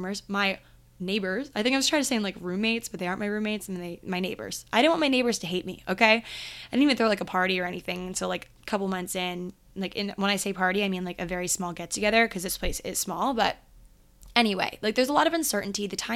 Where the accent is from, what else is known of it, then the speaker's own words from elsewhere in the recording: Maryland, United States; I had to be 15 in Maryland. I grew up in Maryland.